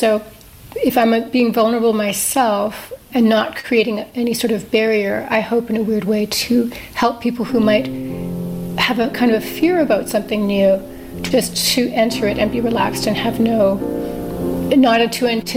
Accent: Canada; because I was born in Canada, but it was a time when there weren't that many immigrants

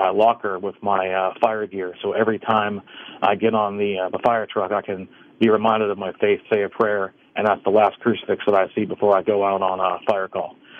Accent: Dravosburg, Pennsylvania, United States; So I grew up in Dravosburg, went to St. Joe's in Port View, and on to Sarah Catholic.

